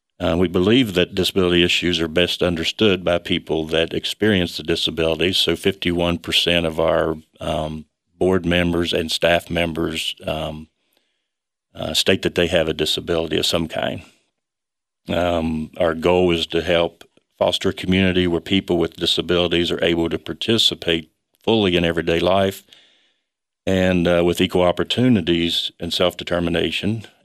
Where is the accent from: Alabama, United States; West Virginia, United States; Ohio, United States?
West Virginia, United States; now in Michigan, United States; Well, I'm from Southern West Virginia. I've been in Michigan for 5 years